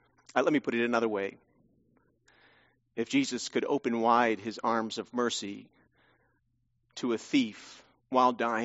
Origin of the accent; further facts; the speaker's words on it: New Jersey, United States; I'm from New Jersey originally, as I said. There's an old saying, you can take the boy out of New Jersey, but you can't take New Jersey out of the boy.